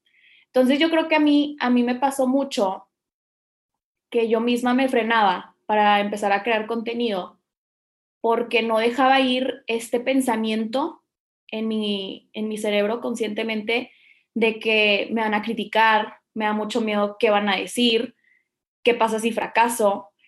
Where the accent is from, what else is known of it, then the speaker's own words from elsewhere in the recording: Monterrey, Nuevo León, Mexico; Sí, soy de Monterrey, Nuevo León.